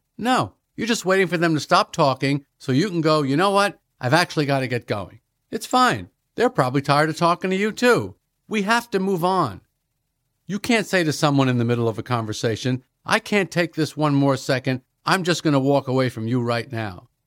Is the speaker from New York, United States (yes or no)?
yes; Long Island, New York, United States; also born or lived in Brooklyn; I was born in Brooklyn. We lived in the city. Then my parents decided they wanted to move out of the city and live on Long Island.